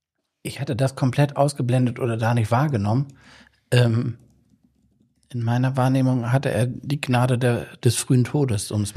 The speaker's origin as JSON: {"language": "German", "region": "Northern Germany", "country": "Germany", "said": "weil ich mich als Norddeutscher jenseits des Grünkohls"}